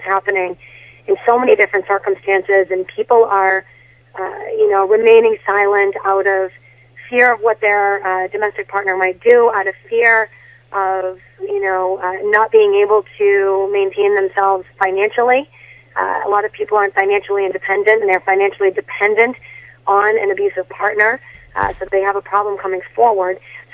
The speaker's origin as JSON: {"language": "English", "town": "Methuen", "region": "Massachusetts", "country": "United States", "said": "as I told you, I hail from Methuen"}